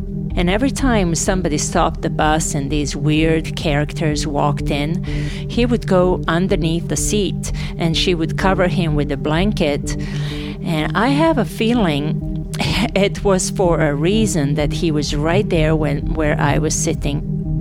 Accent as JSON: {"language": "English", "town": "Novi Sad", "region": "Vojvodina", "country": "Serbia", "said": "I said, I'm not a refugee. I am from Novi Sad. I'm going home. I'm not a refugee."}